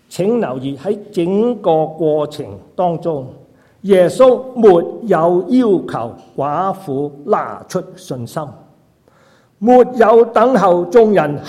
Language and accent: Cantonese; China; 又惊恐怖分子，又惊俾人歧视我哋中国人。